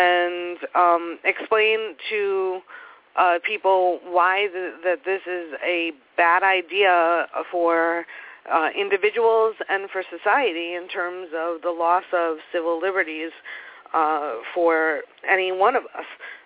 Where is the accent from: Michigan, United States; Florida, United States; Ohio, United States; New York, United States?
New York, United States; New York City; As a New Yorker, you know, there's a wealth of problems in this system that we've got